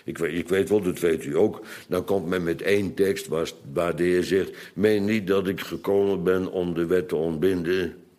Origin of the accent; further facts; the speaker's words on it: Bodegraven, South Holland, Netherlands; Bij ons in Bodegraven vroeger, in mijn dagen als kind, gebeurde dat ook.